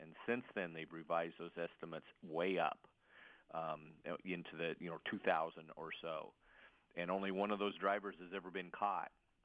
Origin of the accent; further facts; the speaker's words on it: Wyoming, United States; born there; I guess I was born in Wyoming, so I'm used to it.